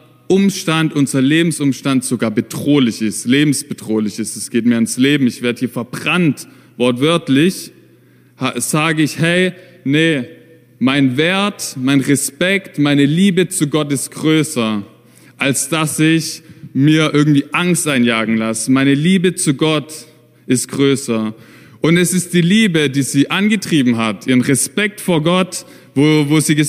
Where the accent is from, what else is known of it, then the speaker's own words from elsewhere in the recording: Germany; now in Vienna, Austria; ich komme ja aus Deutschland mit Michelle, seit Oktober sind wir hier in Wien